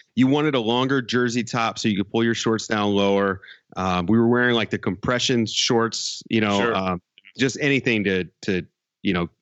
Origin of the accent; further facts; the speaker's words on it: Richmond, Virginia, United States; Yeah, so I was a Bulls fan growing up because I'm from Richmond and we don't have a team.